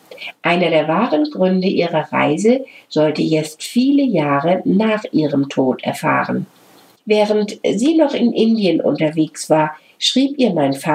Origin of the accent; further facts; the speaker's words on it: Lower Saxony, Germany; in der Lüneburger Heide, meine Heimat